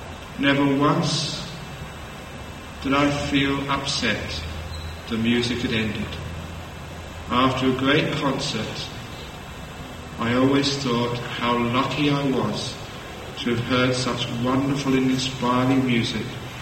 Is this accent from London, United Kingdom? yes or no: yes; London, United Kingdom; To explain it, I give a story from my own life growing up in London.